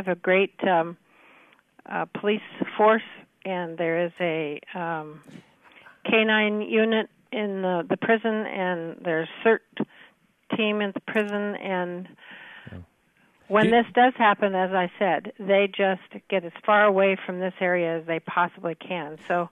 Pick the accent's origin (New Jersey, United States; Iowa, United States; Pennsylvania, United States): Iowa, United States; Fort Madison; since I've been born and raised in Fort Madison and I've sold real estate here for 37 years